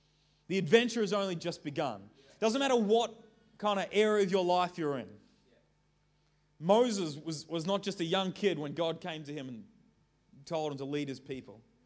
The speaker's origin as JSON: {"language": "English", "town": "Darwin", "region": "Northern Territory", "country": "Australia", "tie": "born or raised there", "also_born_or_lived": "Sydney", "said": "So I'm from New Zealand, and I'm from Australia. I'm actually a Sydney boy. I was born in Sydney, and I grew up in, and I grew up in Darwin."}